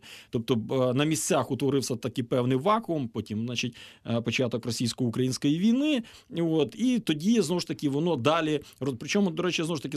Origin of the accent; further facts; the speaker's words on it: Dubrovytsia, Rivne Oblast, Ukraine; бо я сам власне з Дубровиця Рівненської області.